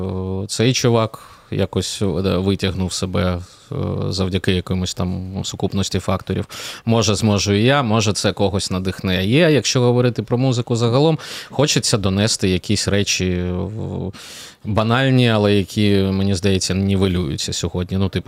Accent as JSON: {"language": "Ukrainian", "region": "Kyiv", "country": "Ukraine", "said": "Я киянин сам."}